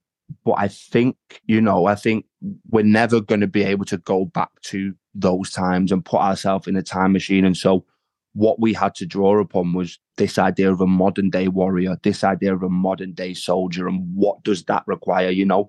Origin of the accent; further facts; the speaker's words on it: Manchester, North West England, United Kingdom; accent: Northern; It's not my accent. It's, you know, it's toned down a little bit, but it is on the map as Northern as maybe some may specifically say Manchester.